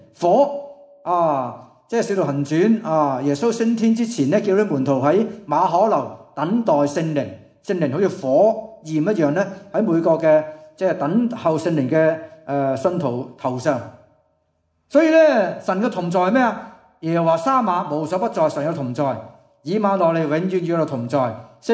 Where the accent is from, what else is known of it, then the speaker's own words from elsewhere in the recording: Hong Kong; 我们香港人就说我们间屋。